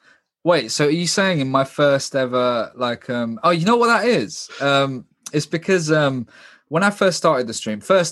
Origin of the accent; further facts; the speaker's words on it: London, United Kingdom; I'm from London.